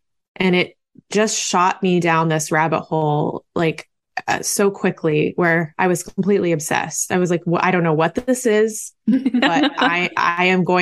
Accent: Oklahoma, United States; I'm from Oklahoma.

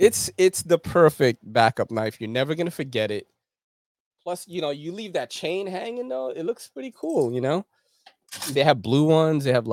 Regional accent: Philippines; It's a good thing I'm not Japanese. I'm Filipino, you know?

